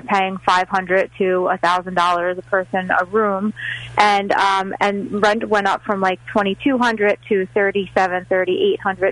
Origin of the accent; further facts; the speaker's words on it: New York, United States; So I'm glad that we're safe in Florida. I'm still a New Yorker through and through